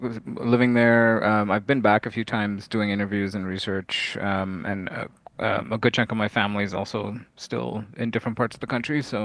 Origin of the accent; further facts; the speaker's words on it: Toronto, Ontario, Canada; also born or lived in Sri Lanka; So I was born in Sri Lanka, and I was born in 82, and then we... Once the civil war there got going, my parents and I migrated in 88, and I've kind of been in Toronto ever since.